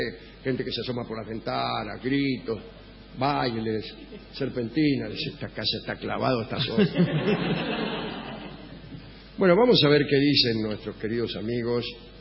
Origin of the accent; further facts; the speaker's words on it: Huinca Renancó, Córdoba, Argentina; Desde Río Cuarto, Y partiendo hacia Huincarrenancó, mi ciudad de origen.